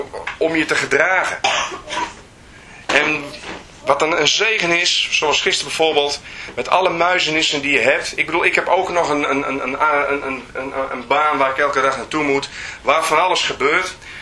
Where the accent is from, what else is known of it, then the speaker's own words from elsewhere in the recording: Netherlands; Wij zijn mensen, wij zijn Nederlanders.